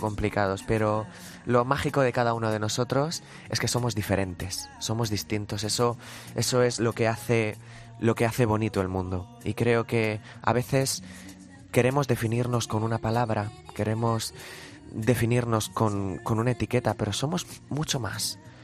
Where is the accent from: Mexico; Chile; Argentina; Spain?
Spain; Evidentemente sigo haciendo música en español, es mi prioridad porque soy español